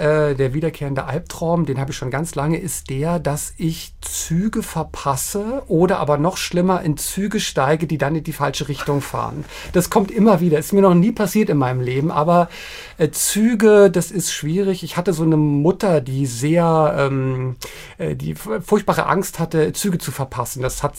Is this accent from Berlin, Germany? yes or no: yes; Berlin, Germany; ich bin ja in West-Berlin groß geworden